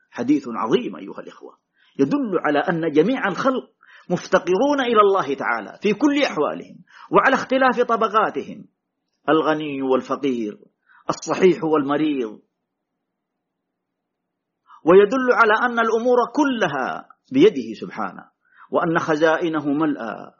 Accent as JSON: {"language": "Arabic", "country": "Saudi Arabia", "said": "اللهم احفظنا بحفظك واحفظ بلادنا المملكة العربية السعودية من كل بلاء وفتنة"}